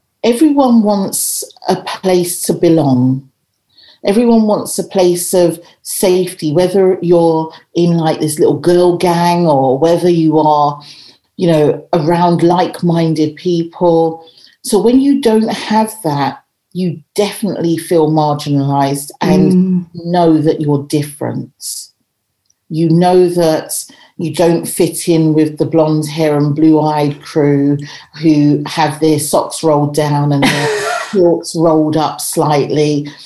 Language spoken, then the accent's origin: English; Edmonton, London, United Kingdom; also born or lived in Islington / Enfield; So I grew up in a number of different places. I was born in Islington, moved to Edmonton, went to school for the first year in secondary school there, and we were then around Winchmore Hill, Edmonton, to Enfield